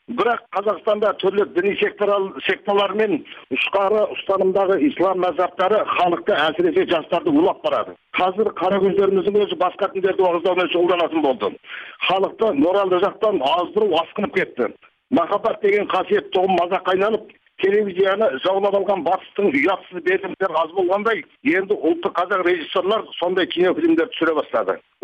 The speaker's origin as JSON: {"language": "Kazakh", "country": "China", "moved": "yes", "lives_now": "Kazakhstan", "said": "Жаңа өзіңіз айтып кеткендей, мен оралманмын. Қытайдан көшіп келгеніме 6 жыл болды."}